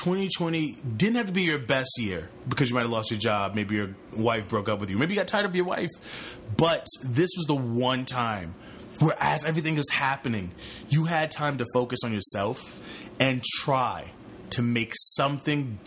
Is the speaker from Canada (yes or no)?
yes; Canada; And I'm a Canadian, yeah.